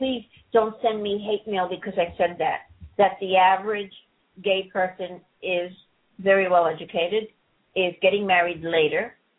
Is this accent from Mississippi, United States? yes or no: no; Florida, United States; I think they call us Floridians.